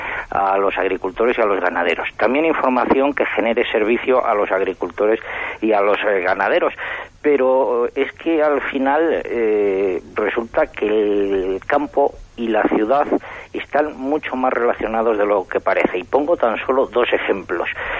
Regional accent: Adanero, Castile and León, Spain; yo sigo empadronado en mi pueblo, en Adanero, en la provincia de Ávila, ya limitando justamente con la de Segovia

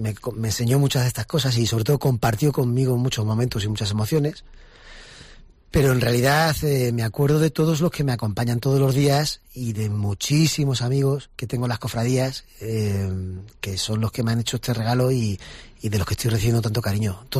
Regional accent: Castilla-La Mancha, Spain; somos manchegos y estamos donde estamos

